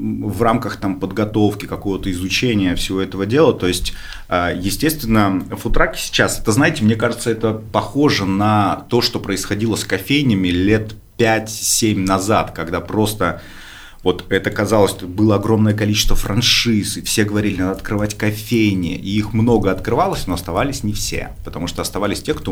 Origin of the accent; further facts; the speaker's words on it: Murmansk, Murmansk Oblast, Russia; Начну издалека. Я вырос в Мурманске, и там было много, естественно, знаете, всяких советских контор.